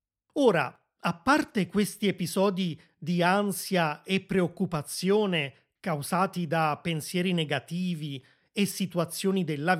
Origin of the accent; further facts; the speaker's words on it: Naples, Campania, Italy; moved away; also born or lived in Rome; sono nato e cresciuto a Napoli, ma nel 2003 mi sono trasferito a Roma, dove sono rimasto per molti anni.